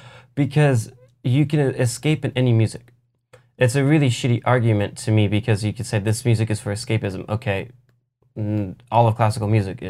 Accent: Long Beach, California, United States; I'll listen to … I grew up in Long Beach. I don't care.

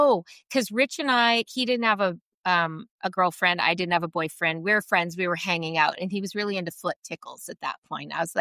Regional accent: Canada; because I'm Canadian, I could get a 2-year work visa.

